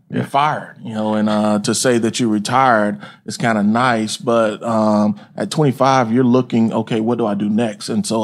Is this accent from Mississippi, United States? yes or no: yes; Mississippi, United States; Grew up in Mississippi, about 45 minutes east of Jackson. So been in the South, you know, my whole life as far as high school and college, and was privileged enough to play in New Orleans.